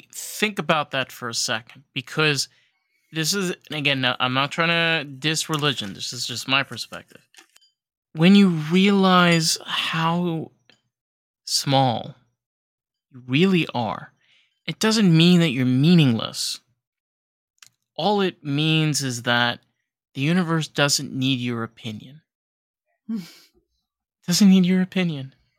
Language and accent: English; New York, United States; Well, as a New Yorker, my favorite is get the fuck out of here.